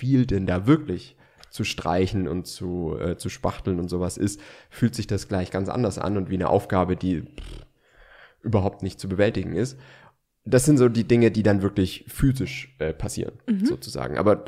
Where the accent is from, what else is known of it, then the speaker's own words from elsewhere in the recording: Baden-Württemberg, Germany; Dasselbe wie mit dem Architekten, da merkt man, ich bin Schwabe